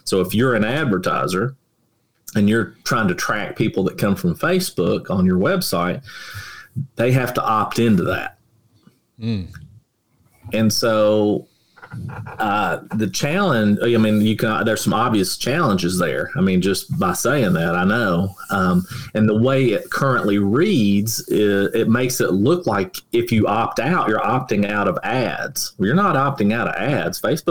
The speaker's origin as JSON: {"language": "English", "region": "Kentucky", "country": "United States", "tie": "born or raised there", "said": "Where I grew up in Kentucky, you know, there's only one movie theater, ripped up seats."}